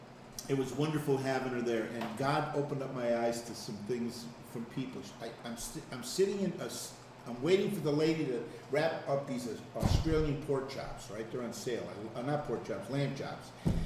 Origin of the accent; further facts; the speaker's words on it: Connecticut, United States; We're from Connecticut, but we just moved up here in Torrington maybe 8 years ago, 7 years ago.